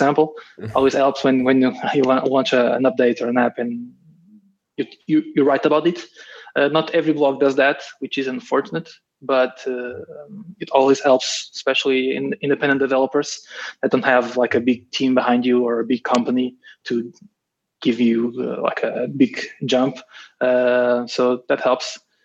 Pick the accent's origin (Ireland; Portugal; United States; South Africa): Portugal; I'm from Portugal. I'm 28 years old.